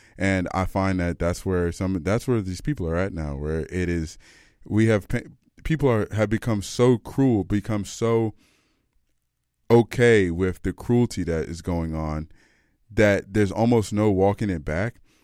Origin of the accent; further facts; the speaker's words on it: United States; now in Vancouver, Canada; since I'm American, I try to kind of weave in and out of talking about the States